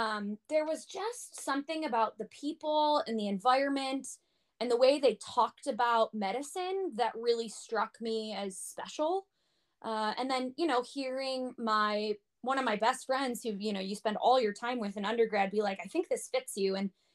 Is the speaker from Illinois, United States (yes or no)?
yes; Illinois, United States; applied kind of broadly to mostly the state of Illinois MD schools, just to, you know, be within my home state and home area.